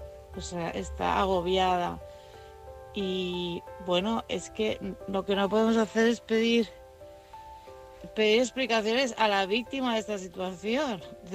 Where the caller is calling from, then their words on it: Barcelona, Catalonia, Spain; de Barcelona.